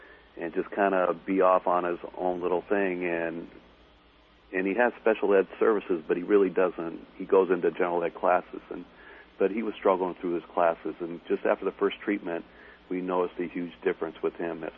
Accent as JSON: {"language": "English", "region": "California", "country": "United States", "tie": "born or raised there", "said": "I grew up in the Southern California area"}